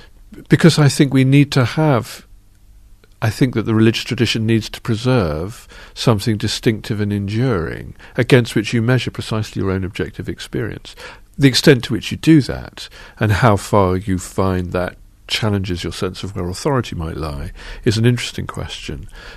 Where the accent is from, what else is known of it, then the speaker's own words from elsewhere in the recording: United Kingdom; as I grew up in Britain in the late 20th century.